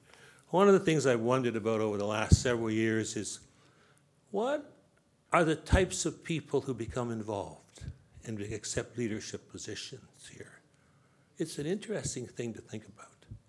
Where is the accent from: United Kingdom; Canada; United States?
Canada; British Columbia; I do come from Anglophone North America, and maybe particularly because I come from British Columbia